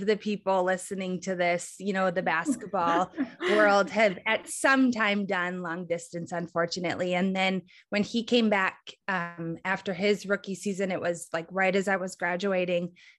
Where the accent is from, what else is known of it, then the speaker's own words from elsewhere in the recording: Minnesota, United States; So I'm actually from Minnesota.